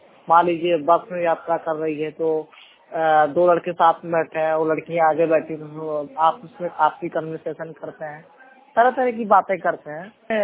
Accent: Gonda, Uttar Pradesh, India; मैं डिस्ट्रिक्ट गोंडा का रहने वाला हूँ।

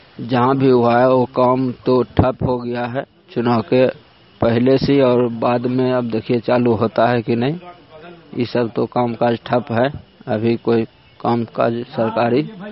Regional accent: Barichak, Bihar, India; ग्राम बाड़ीचक धरहरा, और मैं बाड़ीचक का निवासी हूँ।

